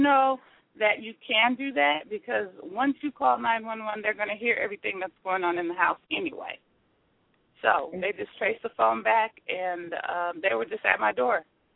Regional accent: Los Angeles, California, United States; I was born in Los Angeles, grew up in Los Angeles, still here in Los Angeles

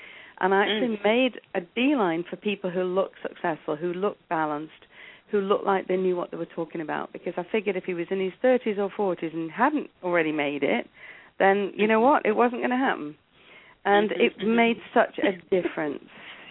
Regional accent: England, United Kingdom; I mean, as you can hear, I'm English. I was born in England.

